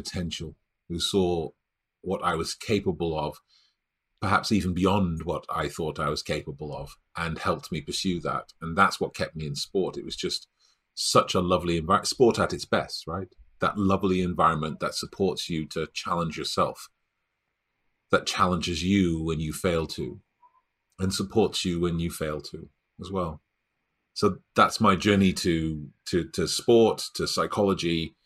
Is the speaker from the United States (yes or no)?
no; Stockport, North West England, United Kingdom; I grew up in Stockport, north of England, near Manchester.